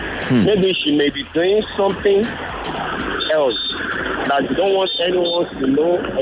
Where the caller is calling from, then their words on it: Maryland, United States; I'm coming from Maryland.